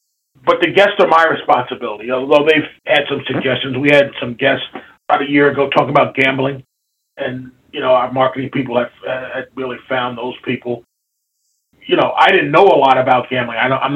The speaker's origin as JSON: {"language": "English", "region": "New York", "country": "United States", "said": "And I'm a New Yorker by trade."}